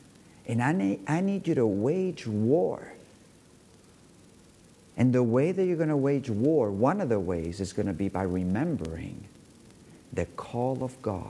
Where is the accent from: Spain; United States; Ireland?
Spain; Balearic Islands; After all, I am from Mallorca.